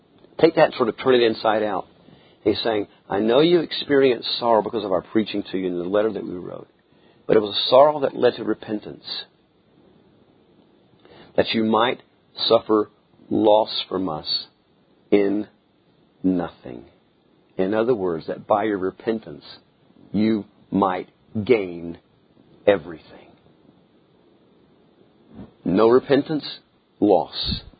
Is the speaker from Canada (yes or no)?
no; Tennessee, United States; Again, I come from Trousdale County. I can't tell you how many ponds I passed this morning just getting out of Trousdale County.